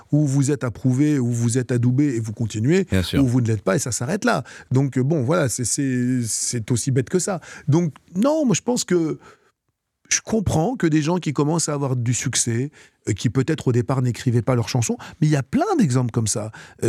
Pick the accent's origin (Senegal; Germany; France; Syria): France; Aulnay-sous-Bois, Île-de-France; also born or lived in Tunisia; je suis né à Aulnay-sous-Bois, j'ai vécu, enfin je suis né en Tunisie, mais j'ai vécu toute mon enfance à Aulnay-sous-Bois.